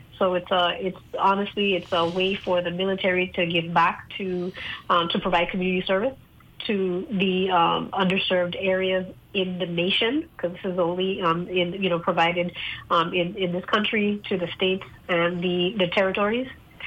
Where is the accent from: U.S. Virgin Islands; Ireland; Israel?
U.S. Virgin Islands; St. Thomas; Born and raised in St. Thomas, product of CBI graduates, and I, went to public schools, went to Howard University